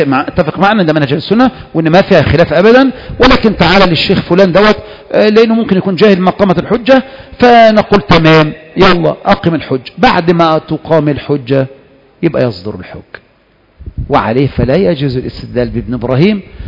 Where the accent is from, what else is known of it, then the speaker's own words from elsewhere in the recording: Egypt; تبقى مسألة خاصة بنا كمصريين وهي تركيب المكعبات